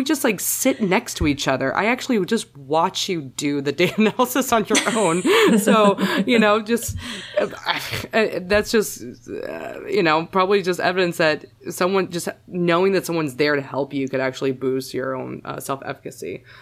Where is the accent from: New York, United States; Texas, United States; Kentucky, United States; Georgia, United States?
New York, United States; Manhattan; all my life growing up in New York and like the Gossip Girl world of Manhattan, private schools